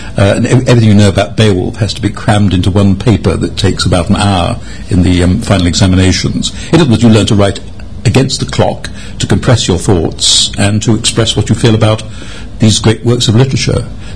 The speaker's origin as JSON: {"language": "English", "town": "Leamington Spa", "region": "West Midlands", "country": "United Kingdom", "tie": "born or raised there", "said": "I was brought up near Stratford-on-Avon, about 8 miles away, so that meant at the age of, 13, 14, 15, 16, I was regularly cycling the 8 miles from Leamington Spa to Stratford"}